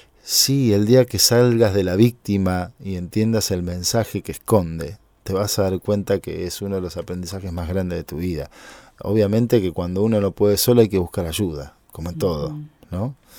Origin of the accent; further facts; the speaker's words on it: Argentina; Como argentino que lo ganemos